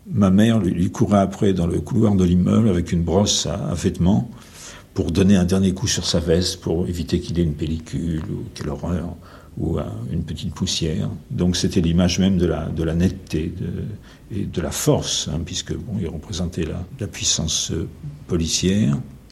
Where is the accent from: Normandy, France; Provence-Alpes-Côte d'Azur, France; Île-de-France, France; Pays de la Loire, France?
Île-de-France, France; Paris; born there; C'est le pays où j'ai décidé que j'étais né, alors que je suis né à Paris. Mais j'ai décidé que j'étais né à Ostende, dans les Flandres, que j'étais un écrivain flamand de langue française.